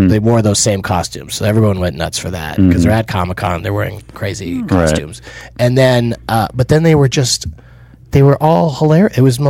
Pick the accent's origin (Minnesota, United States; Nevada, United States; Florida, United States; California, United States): California, United States; San Diego; No, yeah, I'm from San Diego.